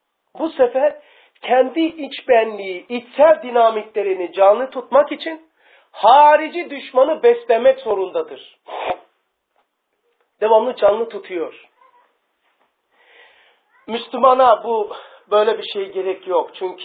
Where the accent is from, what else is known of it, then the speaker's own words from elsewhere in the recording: Black Sea Region, Turkey; Hele ben Karadenizliyim.